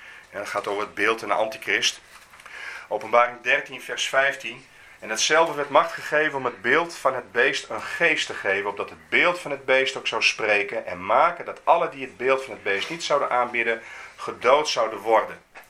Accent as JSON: {"language": "Dutch", "town": "Leeuwarden", "region": "Friesland", "country": "Netherlands", "said": "Ik kom zelf uit Leeuwarden."}